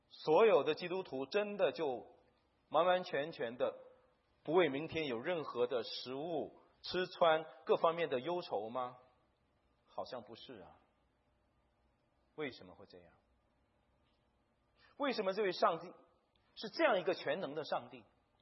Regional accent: China; 我相信我们中国人有很多这样的词，在我们这个文化传统的里面

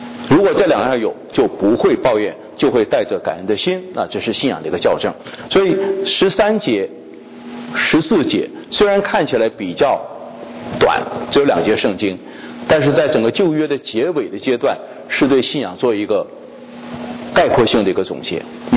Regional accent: China; 我们中国人叫做无毒不丈夫，哈，量小非君子啊

